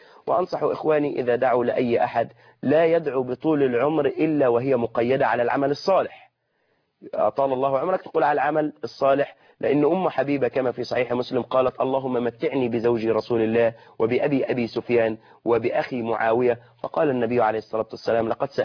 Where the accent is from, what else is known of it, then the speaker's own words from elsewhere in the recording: Egypt; بالخمار المعهود إلينا كمصريين